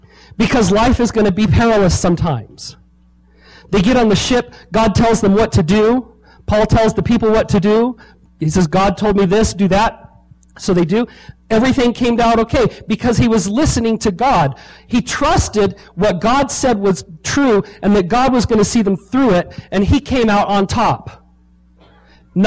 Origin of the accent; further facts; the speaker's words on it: California, United States; I'm from Southern California. We spend a lot of time at the beach.